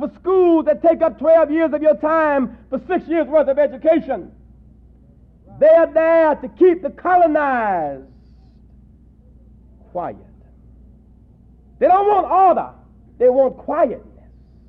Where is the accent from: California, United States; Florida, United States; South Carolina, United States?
South Carolina, United States; You know, I'm from South Carolina.